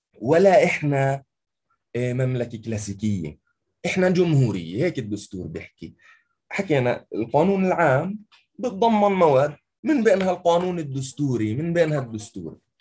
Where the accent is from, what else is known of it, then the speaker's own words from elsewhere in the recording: Palestine; فالتشريع عندنا بفلسطين في غياب المجلس التشريعي